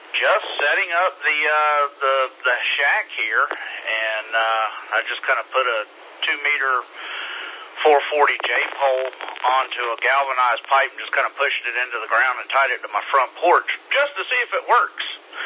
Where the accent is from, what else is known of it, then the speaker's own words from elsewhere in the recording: Georgia, United States; I came from Georgia, actually West Georgia, about 25 miles west of Atlanta is where I was living.